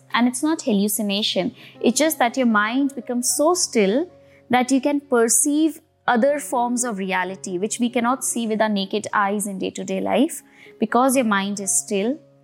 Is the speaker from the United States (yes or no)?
no; India; You know, we come from India, so it can be hot.